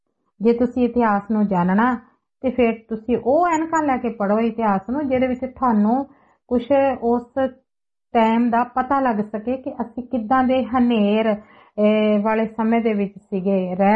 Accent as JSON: {"language": "Punjabi", "region": "Punjab", "country": "India", "tie": "born there", "said": "ਮੈਂ ਨਾ ਹਿੰਦੂ ਹਾਂ ਨਾ ਸਿੱਖ ਹਾਂ, ਮੈਂ ਪੰਜਾਬੀ ਹਾਂ ਔਰ ਮੈਨੂੰ ਮਾਣ ਆ ਕਿ ਮੈਂ ਪੰਜਾਬ ਦੇ ਵਿੱਚ ਪੈਦਾ ਹੋਈ ਹਾਂ ਤੇ ਇੱਕ ਪੰਜਾਬਣ ਆ।"}